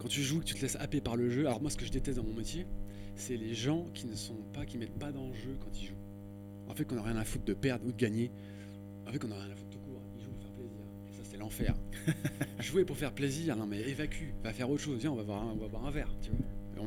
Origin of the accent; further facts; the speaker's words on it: La Rochelle, Nouvelle-Aquitaine, France; La Rochelle, hein, ouais, j'ai grandi à La Rochelle.